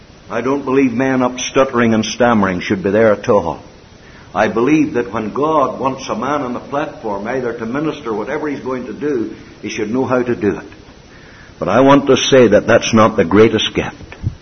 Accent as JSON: {"language": "English", "country": "Ireland", "lives_now": "Canada", "said": "I was Irish, although I'm a Canadian citizen."}